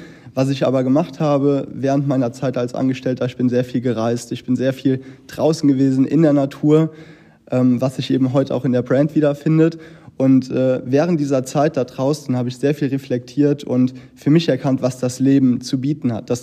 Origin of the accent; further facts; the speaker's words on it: Cologne, North Rhine-Westphalia, Germany; Also ich komme mitten aus Köln.